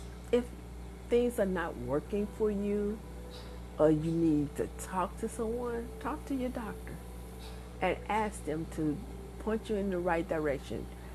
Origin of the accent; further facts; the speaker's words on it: Illinois, United States; now in Florida, United States; I grew up in Illinois, but I've been living in Florida for 27 years.